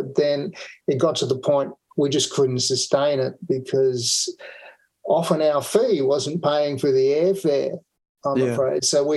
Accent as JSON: {"language": "English", "region": "Queensland", "country": "Australia", "tie": "born or raised there", "also_born_or_lived": "Perth", "lives_now": "Sydney, Australia", "said": "I was actually born in Perth on the other side of the country. But I grew up in Queensland, which is sort of north of here, 600 miles north of Sydney."}